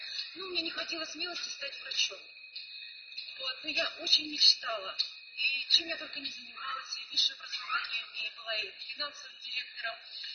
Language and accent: Russian; Kirov, Kirov Oblast, Russia; я приехала из Кирова, сейчас мы находимся в шикарном отеле «Солнечный берег» в Болгарии.